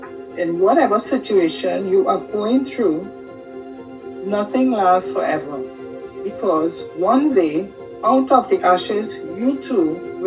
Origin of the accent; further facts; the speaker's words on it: Trinidad & Tobago; I grew up in South Trinidad. I don't remember much about my childhood. I grew up with a stepmother.